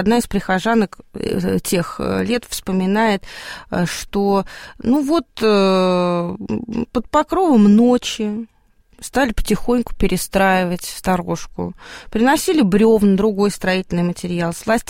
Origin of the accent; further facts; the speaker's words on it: Losinka, Moscow, Russia; Еще даже я в детстве, мы переехали в Лосинку из Отрадного в 88-м году.